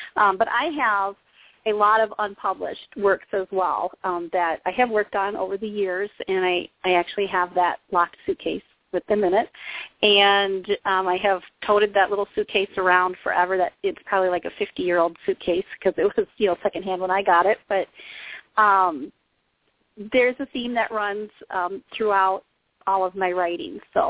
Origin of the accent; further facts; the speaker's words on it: Lime Springs, Iowa, United States; Well, I'm native to the Midwest, lived all my life in the Midwest, in Iowa, actually, little towns. I grew up mostly around the Lime Springs, Cresco area